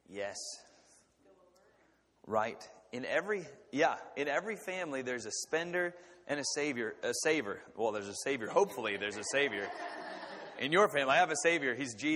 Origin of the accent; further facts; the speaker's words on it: Kansas, United States; And she's from the Pacific Northwest and I'm from Kansas.